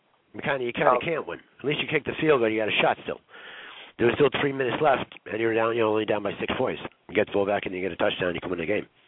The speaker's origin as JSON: {"language": "English", "town": "Brooklyn", "region": "New York", "country": "United States", "tie": "born there", "said": "I had switched over to the Nets because I was born in Brooklyn."}